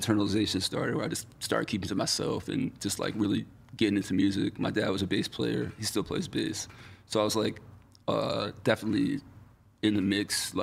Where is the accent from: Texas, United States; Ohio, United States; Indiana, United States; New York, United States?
New York, United States; Syracuse; Like, growing up in Syracuse, we go to hardcore shows all the time.